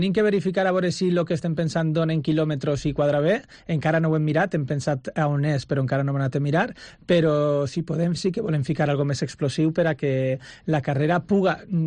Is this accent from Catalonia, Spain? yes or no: no; Onda, Valencian Community, Spain; al final jo sóc d'Onda i sempre pensa el meu poble en portar-lo allí